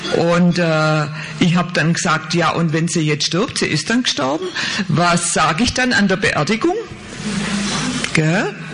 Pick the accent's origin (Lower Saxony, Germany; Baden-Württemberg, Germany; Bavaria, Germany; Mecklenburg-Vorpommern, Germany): Baden-Württemberg, Germany; Blaubeuren; als ich mit 15 Jahren in meiner Heimatstadt Blaubeuren im Altenheim gearbeitet habe als Schülerin